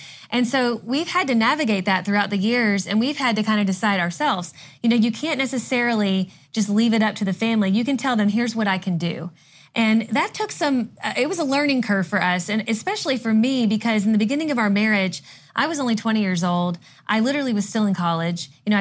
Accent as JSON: {"language": "English", "region": "Kentucky", "country": "United States", "said": "And so when we moved away from home, we're originally from Kentucky and we moved to Georgia"}